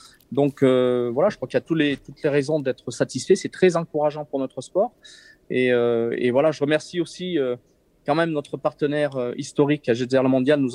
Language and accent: French; Briançon, Provence-Alpes-Côte d'Azur, France; born there; je suis né à Briançon dans les Hautes-Alpes, hein, le Galibier, l'Issoire, J'habite en Savoie